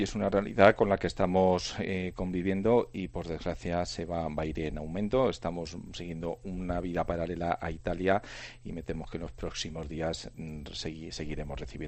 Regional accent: Spain; Yo no me imaginaba que hoy, 2 de abril, íbamos a estar hablando de que en mi país habían muerto 10.000 personas por el coronavirus.

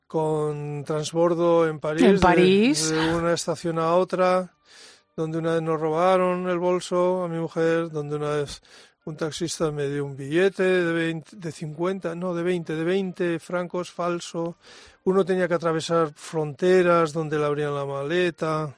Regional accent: San Sebastián, Basque Country, Spain; yo nací en San Sebastián y pasé toda mi adolescencia y mi parte de mi juventud en aquel lugar

